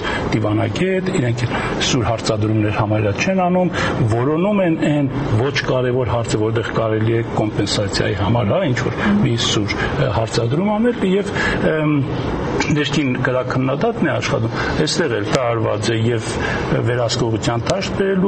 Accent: Gyumri, Shirak, Armenia; ես որպես գյումրեցի գիտեմ

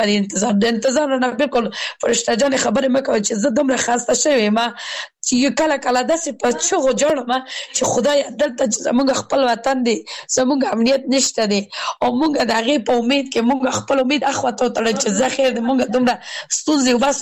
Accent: Kabul, Afghanistan; زه اوس بل ولایت کې سګم زه خپل د کابل ولایت نه یم

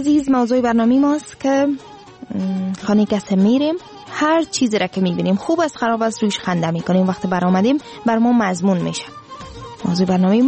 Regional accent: Afghanistan; ما افغان هستیم

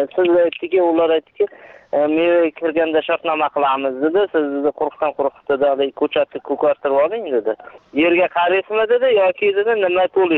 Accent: Rafqon, Fergana Region, Uzbekistan; born there; Farg'ona viloyati Beshariq tumani Raqqon qishlog'i Qo'rg'onda tug'ilganman.

